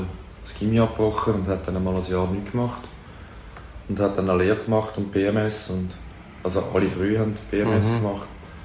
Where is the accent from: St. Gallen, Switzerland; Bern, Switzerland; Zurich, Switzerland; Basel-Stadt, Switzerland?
Zurich, Switzerland; Im Seefeld.